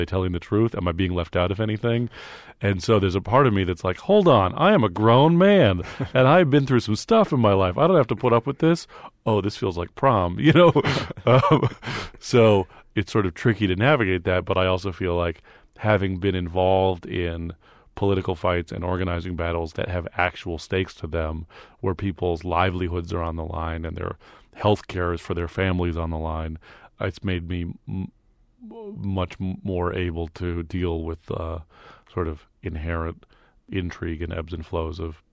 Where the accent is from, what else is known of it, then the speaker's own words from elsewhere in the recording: San Francisco, California, United States; I grew up in San Francisco during the comedy boom of the 80s, and was really.